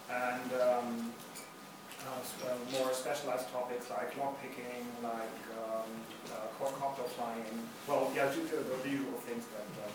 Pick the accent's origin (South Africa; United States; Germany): Germany; Hamburg; I'm from Hamburg, and I'm here from the Hamburg makerspace called Attraktum.